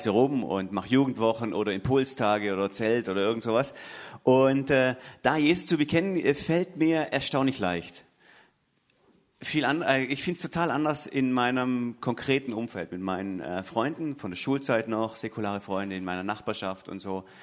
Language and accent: German; Stuttgart, Baden-Württemberg, Germany; now in Schorndorf, Germany; Ursprünglich komme ich von Stuttgart und jetzt in Schondorf.